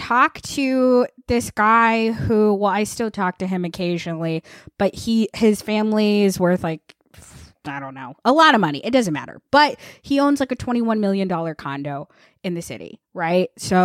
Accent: Vermont, United States; I grew up in Vermont.

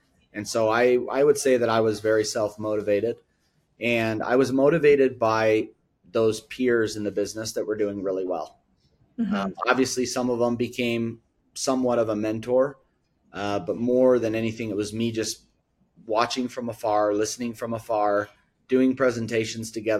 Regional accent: Salt Lake City, Utah, United States; So I'm from Salt Lake City, Utah. I live about 20 miles north of Salt Lake in a place called Kaysville. So Davis County. I was born and raised here.

